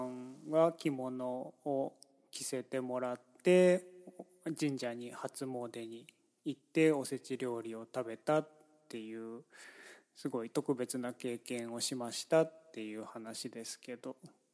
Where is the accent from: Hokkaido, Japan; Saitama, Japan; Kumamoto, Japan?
Saitama, Japan; now in United States; あの埼玉の自分の実家だと除夜の鐘とかには行くし、